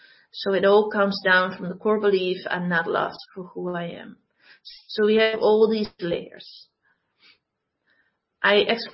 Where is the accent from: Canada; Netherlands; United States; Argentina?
Netherlands; English is a second language; I'm from the Netherlands, so I don't speak perfect English.